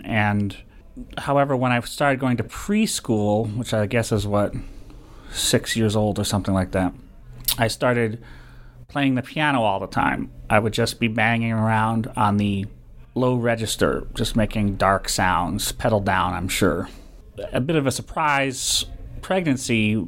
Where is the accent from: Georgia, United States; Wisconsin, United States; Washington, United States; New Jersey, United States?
Wisconsin, United States; Menomonie; now in New York, United States; I'm originally from Wisconsin, a small town called Menominee, but I moved to New York in 1991.